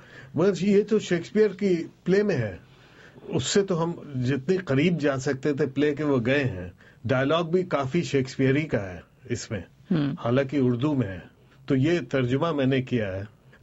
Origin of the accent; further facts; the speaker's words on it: Pakistan; اب ظاہر ہے کہ چونکہ میں پاکستانی ہوں